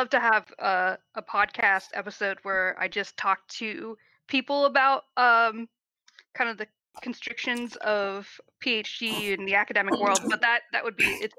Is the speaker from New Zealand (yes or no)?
no; England, United Kingdom; first of all, I'm English